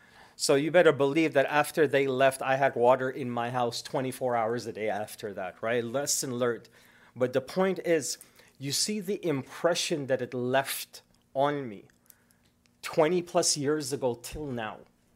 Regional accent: Canada; I said, I'm from Canada. I speak English.

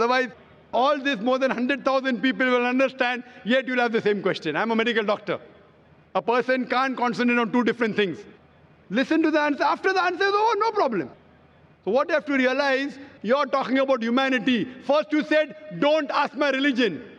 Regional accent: Malaysia; we are from Malaysia

